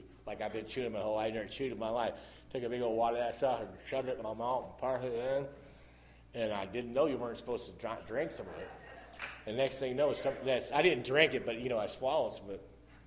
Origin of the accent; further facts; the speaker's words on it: the Ozarks, United States; you know, I'm a country boy. I grew up in the Ozark Mountains.